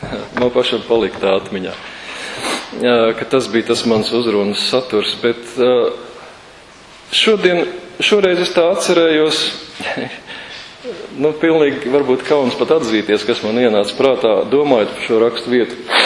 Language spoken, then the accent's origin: Latvian; Liepāja, Kurzeme, Latvia; manā dzimtajā pilsētā Liepājā tas arī ir noticis